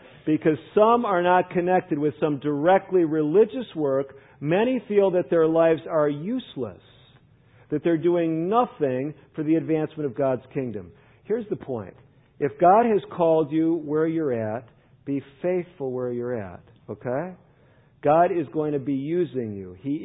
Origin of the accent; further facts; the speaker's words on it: Chicago, Illinois, United States; where I grew up in Chicago, one of the coveted jobs of my peers was to work for an organization called UPS.